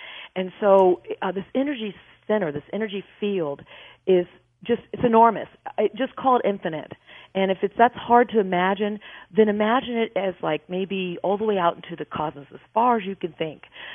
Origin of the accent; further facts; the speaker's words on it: Wichita, Kansas, United States; And by the way, Cheryl, I'm also from Wichita, so we share a similar background.